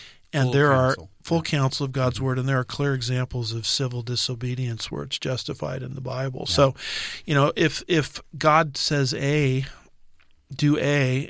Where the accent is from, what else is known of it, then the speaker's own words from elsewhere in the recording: United States; So I'm speaking as a American citizen.